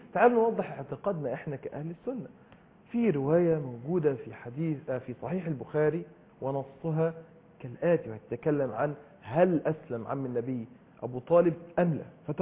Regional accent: Egypt; وجديد علي كلنا كمصريين

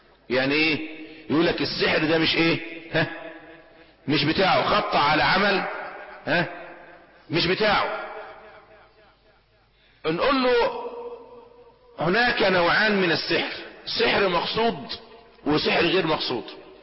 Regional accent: Upper Egypt, Egypt; وبالاخص عندنا في الصعيد، انا رأيت هذا الامر بنفسي.

